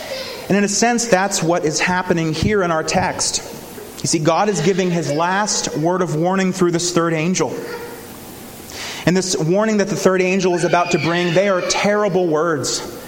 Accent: Huntingdon, Pennsylvania, United States; In 2005, in my hometown, which is Huntingdon, Pennsylvania, it's in central Pennsylvania.

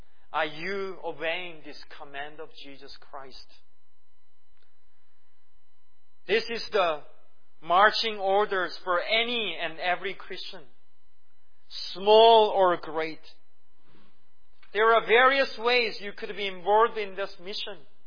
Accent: South Korea; and God raised the churches in Korea, my home country.

